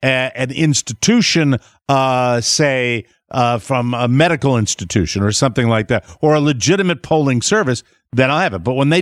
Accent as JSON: {"language": "English", "town": "Glastonbury", "region": "Connecticut", "country": "United States", "tie": "born or raised there", "said": "No, he's lying. It's my hometown."}